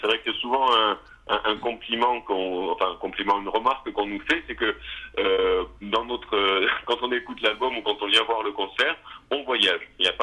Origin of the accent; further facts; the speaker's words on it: Occitanie, France; Je suis né dans une roulotte en itinérance, mais après, j'ai grandi quand même dans le Tarn, dans la région toulousaine. Et puis récemment, là, depuis 4 ou 5 ans, avec Diane, on a choisi de venir se réinstaller au Pays Basque.